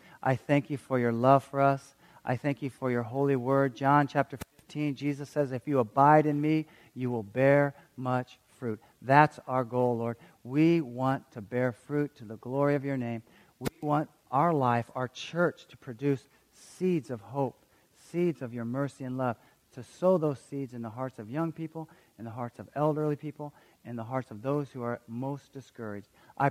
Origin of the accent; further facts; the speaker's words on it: Illinois, United States; I come from Illinois. Come on, there's cornfields everywhere.